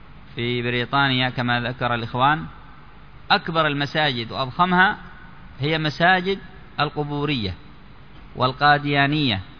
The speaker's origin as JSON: {"language": "Arabic", "country": "Yemen", "said": "وهكذا عندنا في اليمن في مدينة عدن وما حولها"}